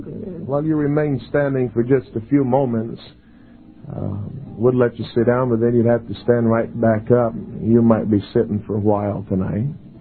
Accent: Brazil; We grew up in Brazil on the mission field, and we both fala português.

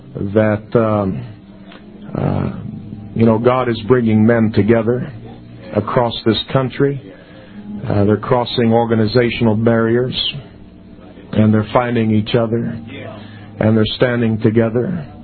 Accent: Brazil; We grew up in Brazil on the mission field, and we both fala português.

